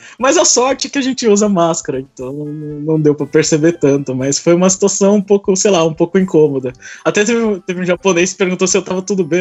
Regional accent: Brazil; A gente, sei lá, a gente como brasileiros ou como pertencentes à região da América

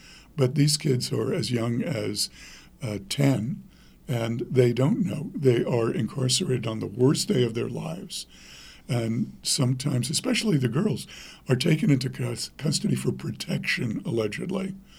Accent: New York, United States; and I grew up in New York, so I'm relentless when it comes to doing something like this

